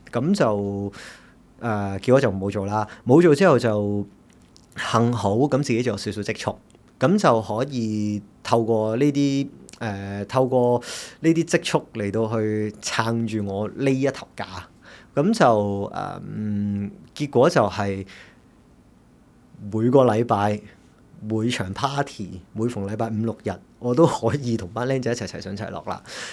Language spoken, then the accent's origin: Cantonese; Hong Kong; now in Taiwan; 如果我們香港人不說出來的話，他們始終所謂外人，即是他們不是香港人